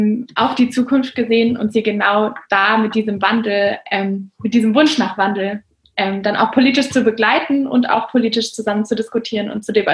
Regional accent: Freiburg, Baden-Württemberg, Germany; Ich komme aus Freiburg.

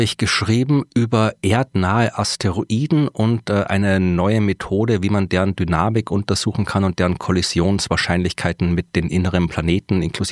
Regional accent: Austria; dass ich als Österreicher diese Podcasts mache.

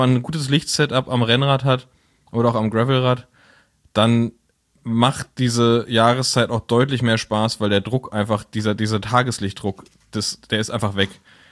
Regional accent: Berlin, Germany; wir sind aus Berlin, also Berliner Kennzeichen.

